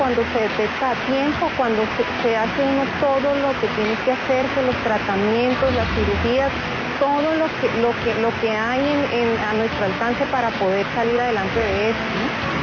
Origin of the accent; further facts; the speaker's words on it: Neiva, Huila, Colombia; now in Bogotá, Colombia; llegué al Instituto Nacional de Cancerología, acá en la ciudad de Bogotá, vengo de la ciudad de Neiva.